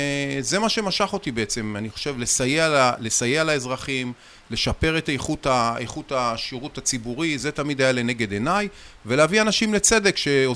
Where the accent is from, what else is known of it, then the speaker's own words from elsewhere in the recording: Ashdod, Southern District, Israel; אני גדלתי בעיר אשדוד, וחוויתי המון המון אלימות שהייתה כמעט בכל מקום.